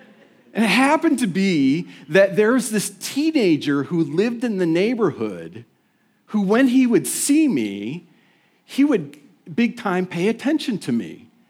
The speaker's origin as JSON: {"language": "English", "town": "Rockford", "region": "Illinois", "country": "United States", "tie": "born or raised there", "said": "Diane and I grew up in Rockford, Illinois, and we both attended the same church."}